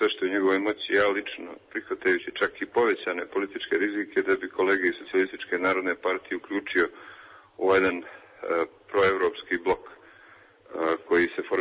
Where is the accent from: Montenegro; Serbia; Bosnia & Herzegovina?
Montenegro; po čemu smo mi kao Crnogorci u ovom ustavu dobili neko veće pravo